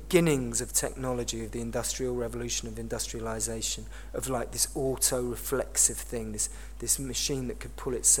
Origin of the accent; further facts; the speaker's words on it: London, United Kingdom; These are London bricks, and I'm from London.